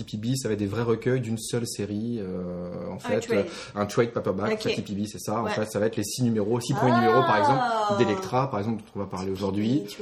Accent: France; accent: French; je pense qu'on va vite entendre que je suis français

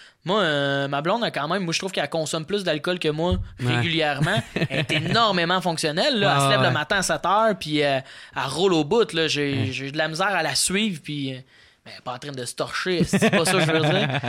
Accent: Joliette, Quebec, Canada; Moi, je viens de Joliette, là

